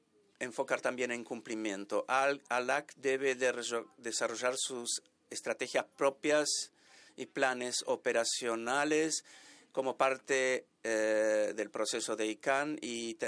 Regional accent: United Kingdom; Spanish is a second language; En mi país, en el Reino Unido, todavía tenemos que hacer esta tarea.

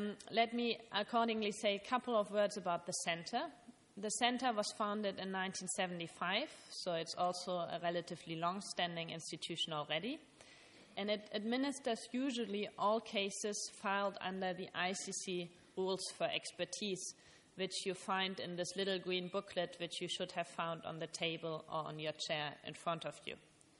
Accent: Germany; English is a second language; I'm originally from Germany, as you will be able to tell both from my name and my accent.

